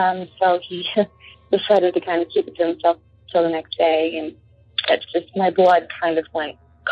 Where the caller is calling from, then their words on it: Indiana, United States; from Indiana, and I just want to tell you a quick little story.